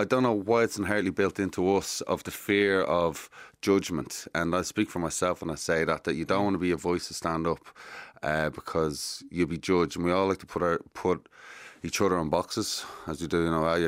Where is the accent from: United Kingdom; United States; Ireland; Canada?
Ireland; I'm Irish.